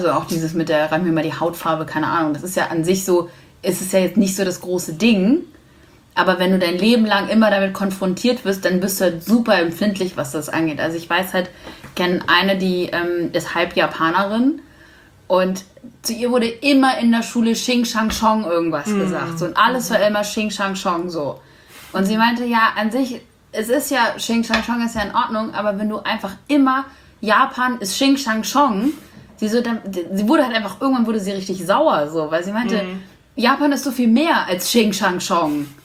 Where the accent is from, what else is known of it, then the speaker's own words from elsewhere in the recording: Dortmund, North Rhine-Westphalia, Germany; Also ich komme wirklich aus Dortmund und meine Eltern auch.